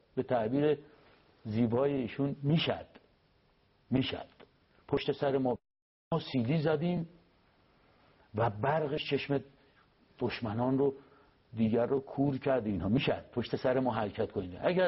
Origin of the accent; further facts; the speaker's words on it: Iran; گفتم ایران. اینها آقا شما مال کجایی؟ اینها نیجریا. تا گفتم من بچه ایرانم